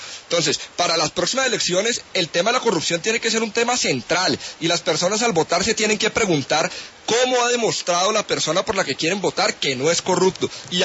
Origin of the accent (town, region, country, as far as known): Colombia